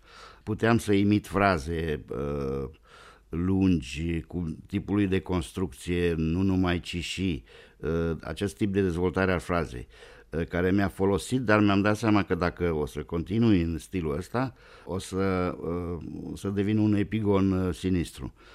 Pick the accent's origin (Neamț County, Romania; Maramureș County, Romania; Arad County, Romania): Maramureș County, Romania; La un moment dat în satul meu din Maramureș a venit o trupă de circari